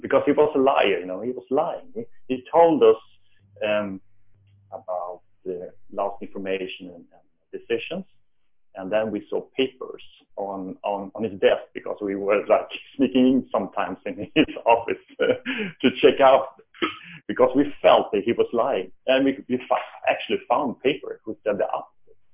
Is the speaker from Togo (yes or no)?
no; Sweden; because I was brought up in Sweden